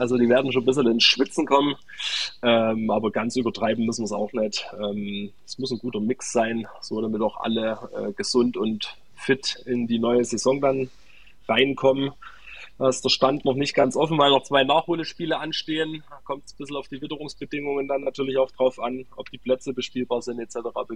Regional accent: Sosa, Saxony, Germany; Die letzten Jahre waren wir eigentlich immer in meiner Heimat, in Sosa.

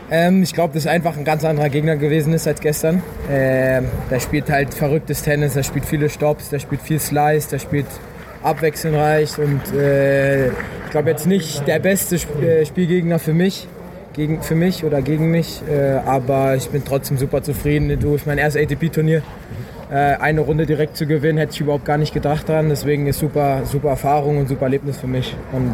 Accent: Germany; Ich werde immer Deutscher bleiben. Also ich bin hier geboren und meine Heimat ist Deutschland.

